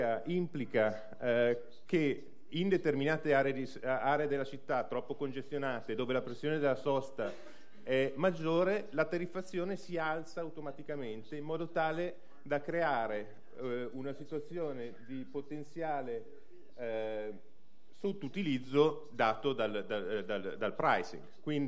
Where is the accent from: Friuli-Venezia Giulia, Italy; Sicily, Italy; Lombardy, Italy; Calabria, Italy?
Lombardy, Italy; Milan; Io vengo da Milano, si vede quanto viene utilizzato.